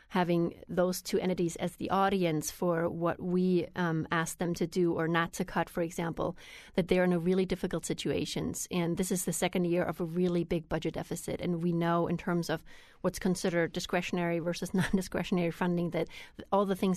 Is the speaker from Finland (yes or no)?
no; Germany; moved away as an adult; I grew up in Germany with a very different system, and I didn't pay that much attention about the system because I was 19 when I came here.